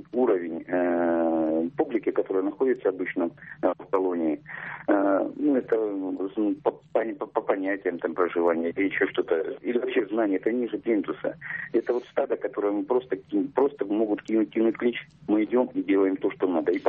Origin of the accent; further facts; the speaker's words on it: Sochi, Krasnodar Krai, Russia; я из Сочи.